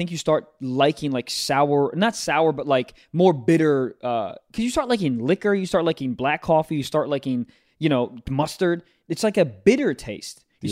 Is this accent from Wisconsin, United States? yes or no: no; Maryland, United States; Have you had Chesapeake Bay crabs from my home state of Maryland?